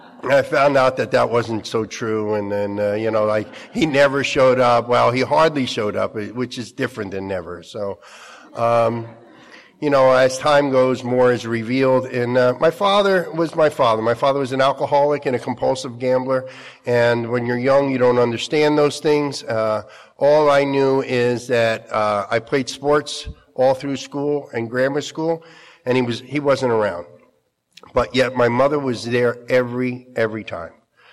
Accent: New Jersey, United States; born there; I'm one of five children. I was born in New Jersey.

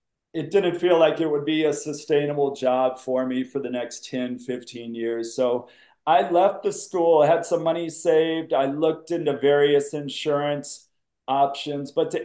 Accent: Atlanta, Georgia, United States; now in El Salvador; I mean, it's tough when I come back to the States, once or twice a year at least. And I'm from the Atlanta area.

